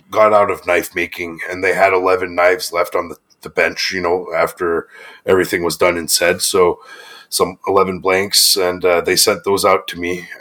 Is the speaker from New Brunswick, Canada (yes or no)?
yes; Clare, New Brunswick, Canada; I'm from Clare, New Brunswick. It's a little parish that's lost in the middle of nowhere, up on the northern Maine border, right across from Fort Kent, Maine.